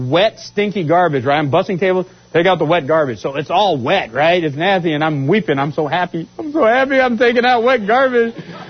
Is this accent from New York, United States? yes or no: no; Tacoma, Washington, United States; I'm from Washington, Tacoma, Washington.